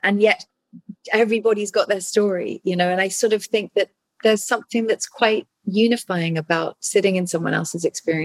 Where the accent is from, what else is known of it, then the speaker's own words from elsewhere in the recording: England, United Kingdom; I'm English